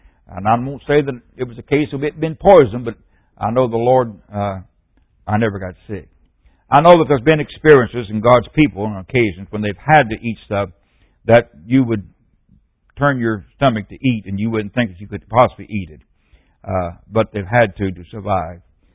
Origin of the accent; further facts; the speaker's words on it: Mississippi, United States; I'm from Mississippi, and we talk slow in Mississippi, and we also think slow.